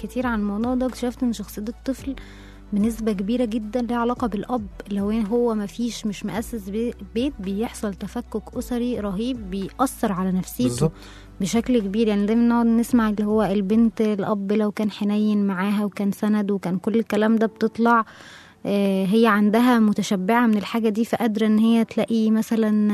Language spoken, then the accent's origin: Arabic; Egypt; واكتشفت ان في حاجه عندنا في مصر